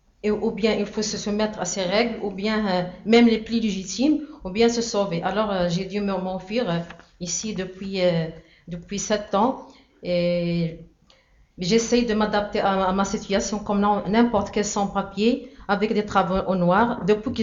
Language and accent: French; Morocco; moved away; je suis marocaine. Je me suis enfuie de mon pays